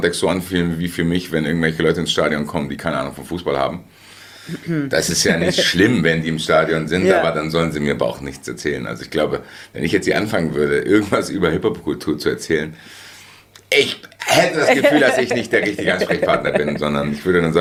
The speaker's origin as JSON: {"language": "German", "region": "Hesse", "country": "Germany", "tie": "born or raised there", "said": "Ich bin im Nordend tatsächlich aufgewachsen."}